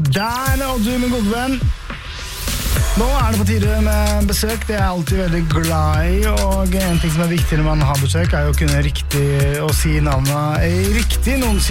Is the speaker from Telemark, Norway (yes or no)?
no; Oslo, Norway; Det er jo ikke så langt fra der jeg vokste opp, Haugetå.